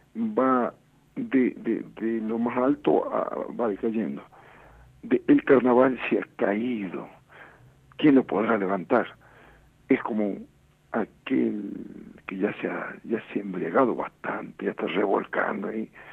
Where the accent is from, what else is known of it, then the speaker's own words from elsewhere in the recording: Humahuaca, Jujuy, Argentina; la quebrada de Mahuaca, de donde soy, de donde le llamo a todos ustedes